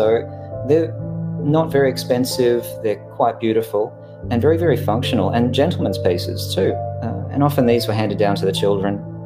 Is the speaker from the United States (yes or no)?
no; Victoria, Australia; being Australian, I'm from the state of Victoria in Australia